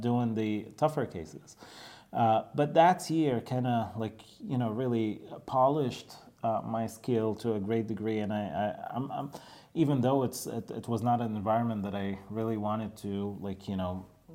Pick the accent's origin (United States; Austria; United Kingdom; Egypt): Egypt; English is a second language; we are originally from Egypt